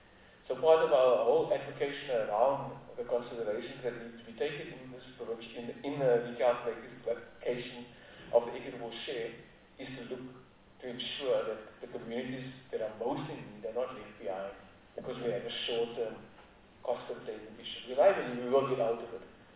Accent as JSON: {"language": "English", "town": "Port Elizabeth", "region": "Eastern Cape", "country": "South Africa", "tie": "born or raised there", "lives_now": "Johannesburg, South Africa", "said": "I was born and bred in Port Elizabeth. I grew up, in fact, in human reserve outside Port Elizabeth. And I live in Johannesburg, so I'm an economic migrant."}